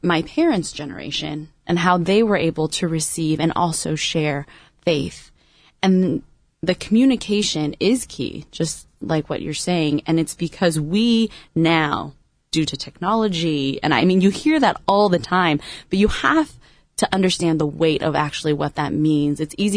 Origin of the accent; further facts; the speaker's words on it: Anaheim, California, United States; Here in Orange County, actually, about 3 miles away in Anaheim.